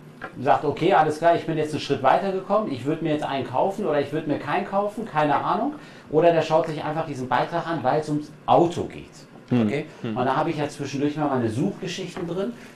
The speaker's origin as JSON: {"language": "German", "town": "Bielefeld", "region": "North Rhine-Westphalia", "country": "Germany", "said": "ich finde es ja sehr schade als Bielefelder"}